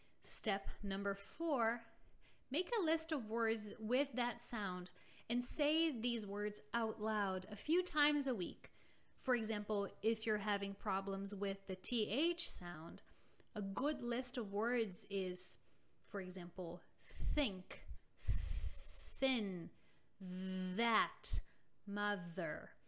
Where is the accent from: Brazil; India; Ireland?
Brazil; first language Portuguese; English is a second language; Portuguese, my native language